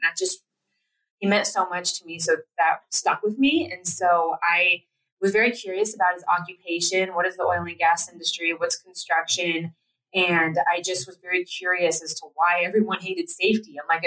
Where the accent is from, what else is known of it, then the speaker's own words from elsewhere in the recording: Platteville, Colorado, United States; And we grew up in Platteville, Colorado.